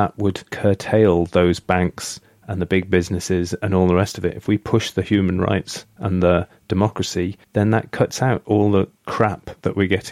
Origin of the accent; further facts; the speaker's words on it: Midlands, United Kingdom; So I'm British. Within Britain, I'm English. Within England, I'm from the Midlands.